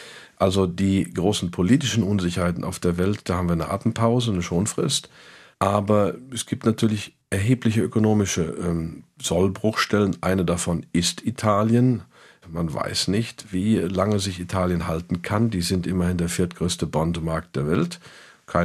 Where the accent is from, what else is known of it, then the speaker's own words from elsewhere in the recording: United States; als Amerikaner, weil ich prohibitiv hoch besteuert werde